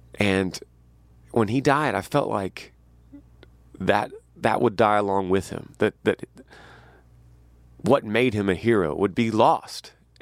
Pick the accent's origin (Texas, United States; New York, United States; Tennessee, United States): Texas, United States; a place I had never been as a Texan.